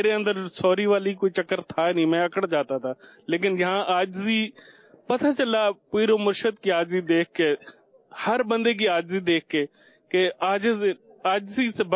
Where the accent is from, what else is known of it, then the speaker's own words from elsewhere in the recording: Khyber Pakhtunkhwa, Pakistan; now in Islamabad, Pakistan; اسلام آباد سے آیا ہوں. بیسکلی میں کے پی کے کا رہنے والا ہوں.